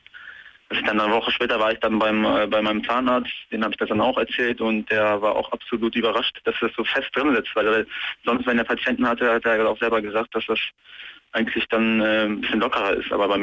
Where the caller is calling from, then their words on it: Bielefeld, North Rhine-Westphalia, Germany; Ich komme ja hier aus Bielefeld, aber ich empfange das hier über den Digitalreceiver.